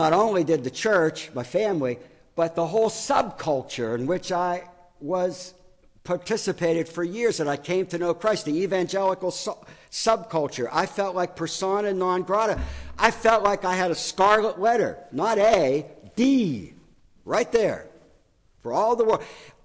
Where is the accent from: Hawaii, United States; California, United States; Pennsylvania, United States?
Pennsylvania, United States; Pittsburgh; also born or lived in Massachusetts; I had been in Massachusetts for 12 years and felt the call of God to go back to my hometown, Pittsburgh, and to live there and to minister there.